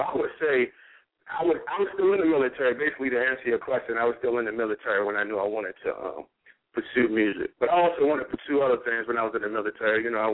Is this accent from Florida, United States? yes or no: no; Virginia Beach, Virginia, United States; Virginia Beach boy, I come from Virginia Beach, 757, stand up.